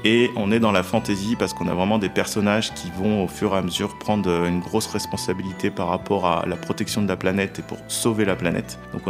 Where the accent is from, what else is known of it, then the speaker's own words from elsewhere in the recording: Auvergne-Rhône-Alpes, France; now in Gleizé, France; je suis habitant de Glaizé depuis 5 ans maintenant, d'originaire plutôt de la région lyonnaise, Est Lyonnais.